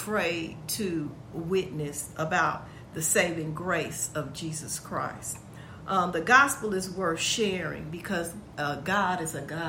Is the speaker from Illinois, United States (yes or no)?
yes; Chicago, Illinois, United States; I grew up in Chicago, and we would pour salt on the ice or the snow